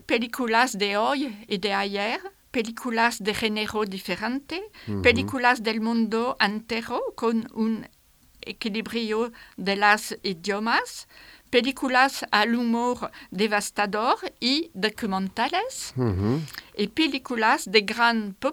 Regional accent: Paris, Île-de-France, France; Spanish is a second language; Ah, estoy de París.

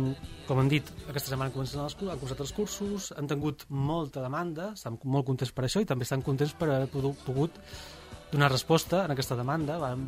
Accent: Ibiza, Balearic Islands, Spain; tinc 46 anys, som d'Eivissa, en el meu cas.

